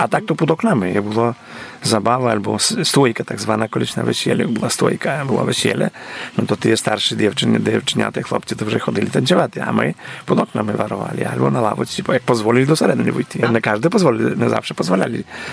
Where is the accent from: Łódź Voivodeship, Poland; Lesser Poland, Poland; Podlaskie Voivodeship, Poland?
Podlaskie Voivodeship, Poland; Hrdele; born there; Urodził się w Hrdelach. To jest za Bielską, jechaty na Kilszczele. Ja pochodzę w ogóle z bardzo dużej rodziny. Wszyscy byli rolnikami. Moja mama jest z Hrdelu.